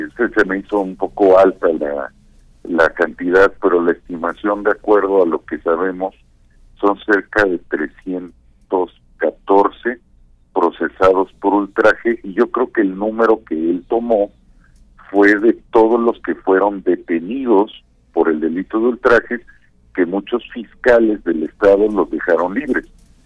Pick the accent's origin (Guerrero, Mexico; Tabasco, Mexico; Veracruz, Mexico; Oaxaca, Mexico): Veracruz, Mexico; Simplemente porque somos veracruzanos, porque somos mexicanos y así se nos tilda